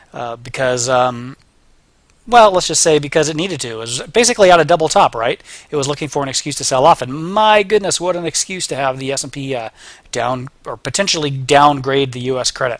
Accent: Sacramento, California, United States; Here's an article from the Sacramento Bee, my hometown.

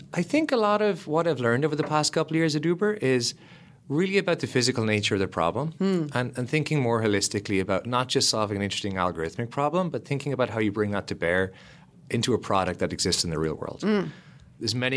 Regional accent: Lismore, Munster, Ireland; I grew up in Ireland in a small country town called Lismore.

